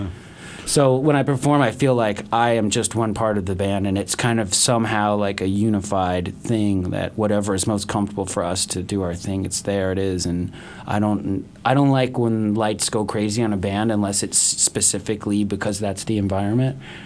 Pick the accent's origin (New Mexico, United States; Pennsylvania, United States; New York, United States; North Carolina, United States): North Carolina, United States; I'm from North Carolina. The long evenings, long days, storytelling, sitting around. There's nothing to do.